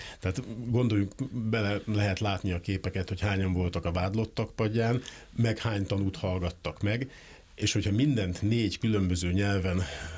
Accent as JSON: {"language": "Hungarian", "country": "Hungary", "tie": "born there", "said": "Itt születtem, igen."}